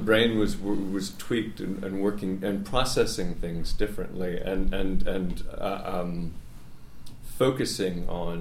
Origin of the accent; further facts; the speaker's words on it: Washington, District of Columbia, United States; And I'm from Georgetown, I'm from D.C.